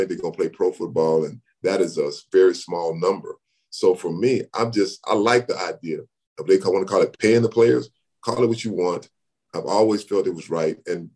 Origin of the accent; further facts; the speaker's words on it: Texas, United States; Well, you know, growing up in Texas, you know, I've seen it my whole life, you know, even in Dallas, sometimes you see it.